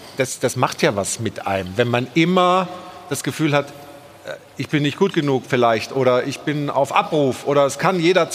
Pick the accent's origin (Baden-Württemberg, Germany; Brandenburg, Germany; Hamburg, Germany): Baden-Württemberg, Germany; ich komme ja aus Baden-Württemberg, bin ein Schwabe